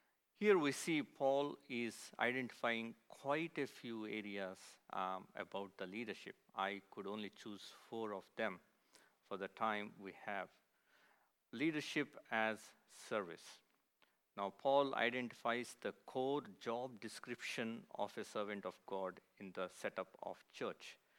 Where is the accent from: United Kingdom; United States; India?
India; I was born and brought up in India